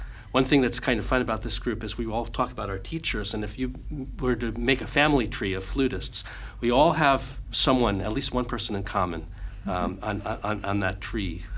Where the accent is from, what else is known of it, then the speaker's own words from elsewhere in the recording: New York, United States; now in Seattle, United States; Well, I'm originally a New Yorker. I'm kind of a bi-coastal person. I grew up on the East Coast and went to Rutgers University in New Jersey, and then moved out west to Los Angeles for my master's at the California Institute of the Arts.